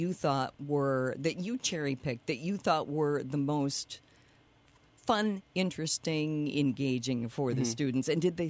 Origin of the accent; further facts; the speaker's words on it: Rochester, Minnesota, United States; I grew up in Rochester, and I grew up at a time where the doctors at the Mayo Clinic